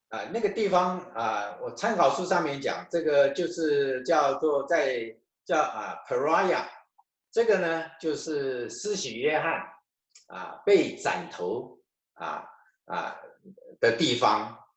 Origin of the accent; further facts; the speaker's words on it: Taiwan; 我们从台湾来的